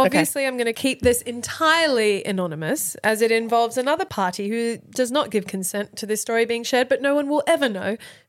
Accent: United States; Nope. I'm American. Nerds are big in the US.

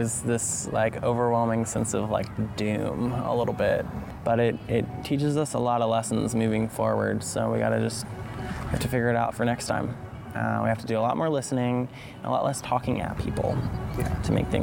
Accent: Alabama, United States; People who don't know who I am and they hear that I'm from Alabama, they're like, oh wow, that election, that really changed things, that was great.

